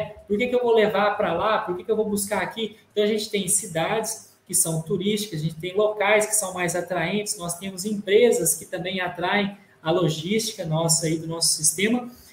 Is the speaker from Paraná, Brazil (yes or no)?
no; Minas Gerais, Brazil; lá na minha cidade, lá no interior de Minas Gerais